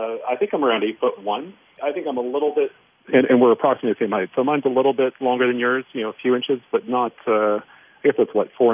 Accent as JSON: {"language": "English", "town": "London", "region": "Ontario", "country": "Canada", "tie": "born or raised there", "said": "I grew up in London."}